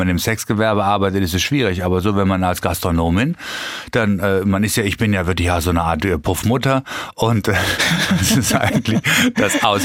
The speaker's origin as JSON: {"language": "German", "region": "Hamburg", "country": "Germany", "said": "Ich komme aus Hamburg."}